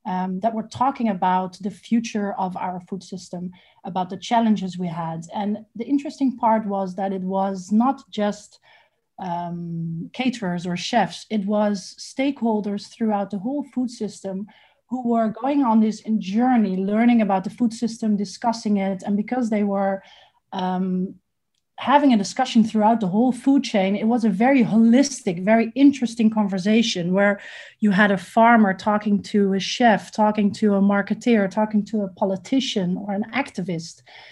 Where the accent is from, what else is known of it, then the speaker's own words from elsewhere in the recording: Amsterdam, North Holland, Netherlands; now in Ghana; well, I am originally from Holland, from Amsterdam